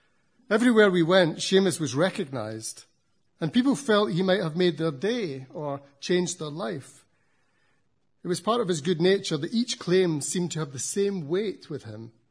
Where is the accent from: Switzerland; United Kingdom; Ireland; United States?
United Kingdom; Scotland; I'm from Scotland myself